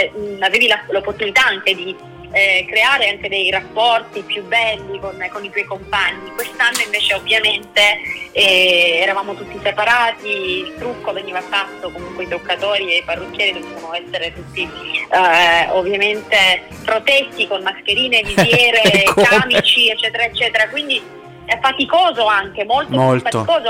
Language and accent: Italian; Sicily, Italy; amo l'Italia, sì. L'Italia in generale, sì. Amo ovviamente la mia Sicilia.